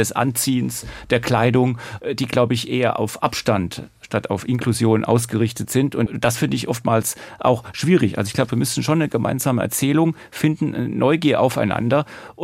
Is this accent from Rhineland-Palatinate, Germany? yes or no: yes; Rhineland-Palatinate, Germany; das weiß ich auch als Pfälzer zu schätzen, dass ich manchmal pfälzern darf.